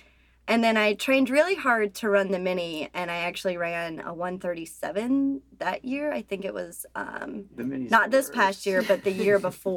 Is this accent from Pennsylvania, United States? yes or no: no; North Carolina, United States; I'm from North Carolina.